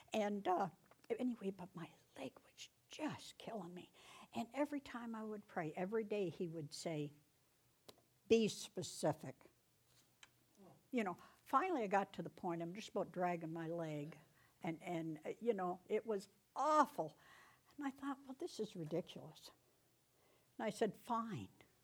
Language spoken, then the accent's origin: English; Niagara-on-the-Lake, Ontario, Canada; born there; also born or lived in Cambridge; we moved to Cambridge in 85, and my family, I was born in Niagara-on-the-Lake. My family's still that area, Niagara Falls, Fort Erie, Niagara-on-the-Lake, St. Catharines.